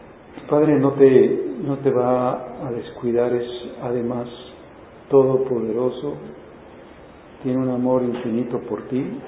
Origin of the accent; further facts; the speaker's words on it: Mexico; a lo mejor puedo envidiar no ser ciudadano americano en este momento, ¿sí? soy ciudadano mexicano, ¿sí?